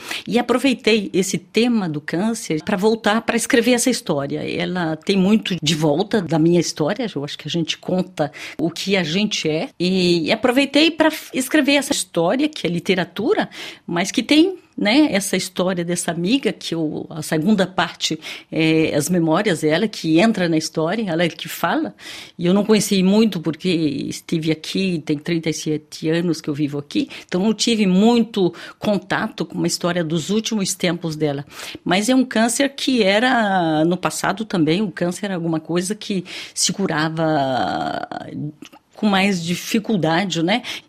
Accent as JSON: {"language": "Portuguese", "region": "Mato Grosso do Sul", "country": "Brazil", "tie": "born there", "moved": "yes", "said": "eu nasci no Mato Grosso do Sul, fui estudar em São Paulo e depois vim para cá."}